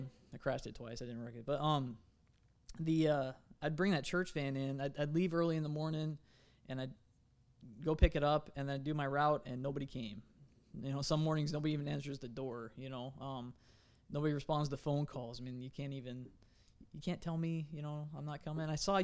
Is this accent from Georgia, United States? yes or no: no; San Diego, California, United States; also born or lived in Oregon; I remember growing up in San Diego